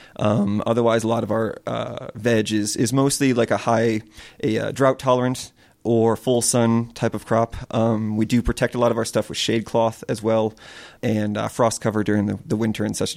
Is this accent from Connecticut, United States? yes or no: yes; Connecticut, United States; I grew up in a rather rural community. It's sort of, I grew up in Connecticut.